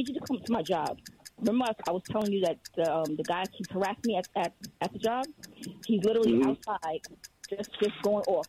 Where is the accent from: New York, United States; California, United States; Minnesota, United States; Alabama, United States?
New York, United States; Brooklyn; now in New Jersey, United States; I'm from Brooklyn, yes.